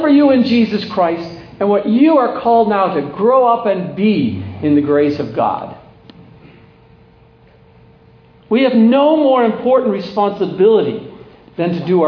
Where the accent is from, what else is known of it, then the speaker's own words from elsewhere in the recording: Ontario, Canada; I grew up in Ontario.